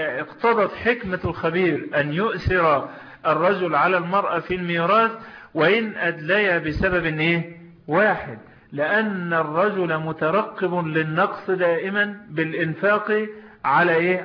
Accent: Egypt; وعندنا في مصر

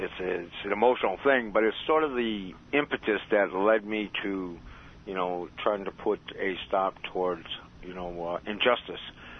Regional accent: Buffalo, New York, United States; born there; I was born in Buffalo, New York, and I sort of years ago in 1952, I was born there.

